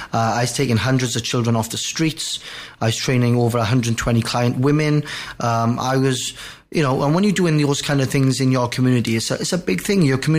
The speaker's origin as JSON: {"language": "English", "region": "Wales", "country": "United Kingdom", "said": "I'm from Wales, South Wales."}